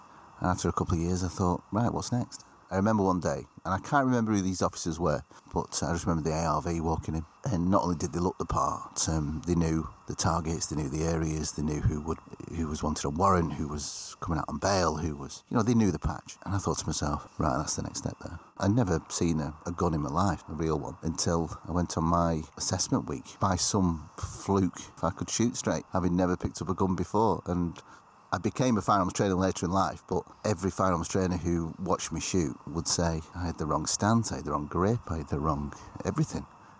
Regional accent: Leyland, North West England, United Kingdom; also born or lived in South Ribble / Farrington; We grew up mainly around the Leyland, South Ribble, Farrington sort of area, so proper Lancashire working class upbringing, really.

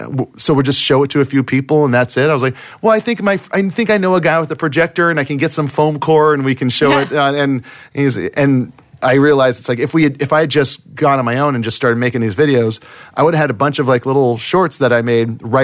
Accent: Hawaii, United States; And I was a, you know, big, fat, white kid growing up in Hawaii.

